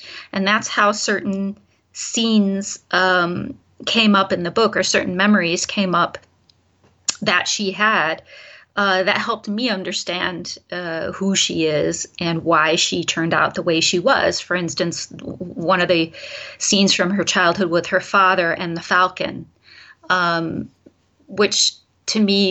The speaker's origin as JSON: {"language": "English", "town": "Detroit", "region": "Michigan", "country": "United States", "lives_now": "Germany", "said": "I come from an industrial family myself. I'm from Detroit. Or the Detroit area, to be technical about it, and the car industry, and, you know, so grew up around factories and things like that."}